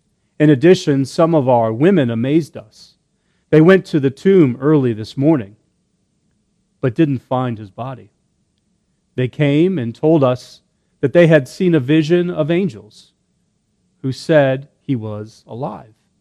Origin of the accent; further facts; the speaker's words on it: Washington, District of Columbia, United States; Growing up in the Washington, D.C. area, the cherry blossoms always signaled spring was here and longer, warmer days were already here.